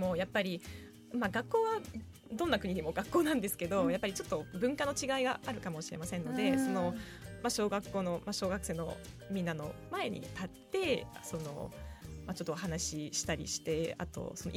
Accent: northern France, France; Japanese is a second language; now in Japan; ちょっと私北フランスの出身なので

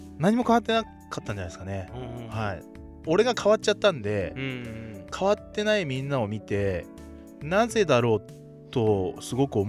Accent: Yamanashi, Japan; 自分山梨県出身なんですけど

